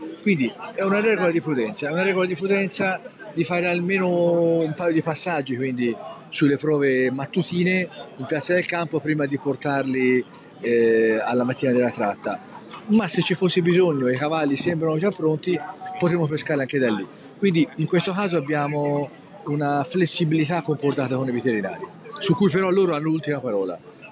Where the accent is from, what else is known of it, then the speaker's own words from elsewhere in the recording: Siena, Tuscany, Italy; anche se siamo di Siena